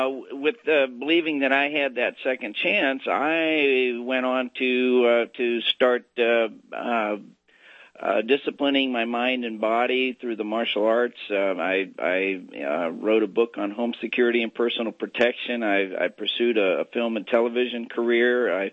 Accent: Texas, United States; Growing up in Texas, my brother did a lot of shooting and things like that.

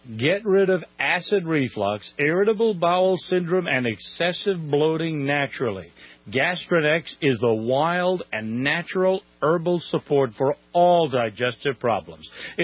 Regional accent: New England, United States; You know, we live in New England. I come from New England where it's warm about 1 month a year.

